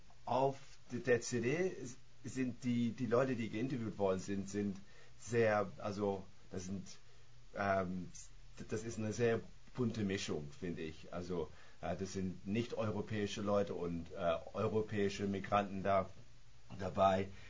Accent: Germany; born there; also born or lived in United Kingdom; Ja, also mein Vater ist aus Barbados, genau, ich bin hier in Deutschland geboren, meine Mutter ist deutsch, aber habe auch eine große meines Lebens in Großbritannien.

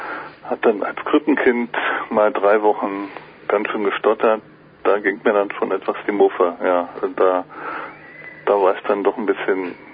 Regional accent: Berlin, Germany; Ich bin katholisch aufgewachsen in Ostberlin, was erst die Diaspora war.

